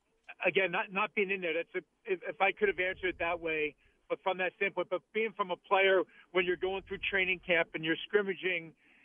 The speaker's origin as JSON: {"language": "English", "town": "Philadelphia", "region": "Pennsylvania", "country": "United States", "tie": "born or raised there", "said": "and I think that one they all knew it was my hometown and whatever, but the score in Philadelphia was a great thing individually"}